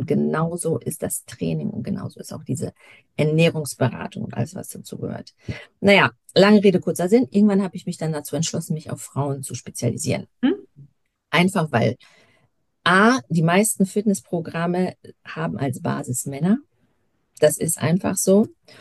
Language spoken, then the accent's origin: German; Poland; Französisch, Spanisch, Polnisch. Ich komme aus Polen ursprünglich, genau.